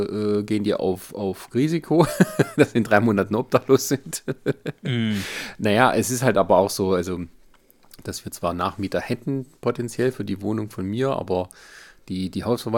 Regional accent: Baden-Württemberg, Germany; weil ich komme aus dem Westen, also ich habe zwar Familie, die kommt aus Leipzig zum Teil, aber also der Hauptteil ist halt im Westen, in der Nähe von Stuttgart.

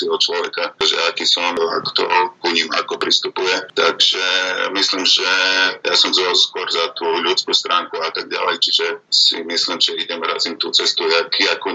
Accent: Košice, Košice Region, Slovakia; Ja som Košičan, lenže 4 roky som pôsobil v Prešove

